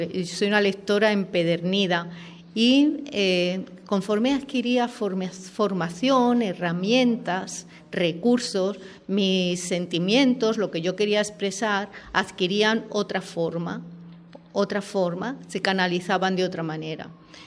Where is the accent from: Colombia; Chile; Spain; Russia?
Spain; Castilla-La Mancha; also born or lived in Extremadura, Spain / Granada, Spain; aunque soy de padres andaluces y nací en Extremadura. Y bueno, yo empecé a escribir en la Mancha, donde pasé mi infancia y mi adolescencia.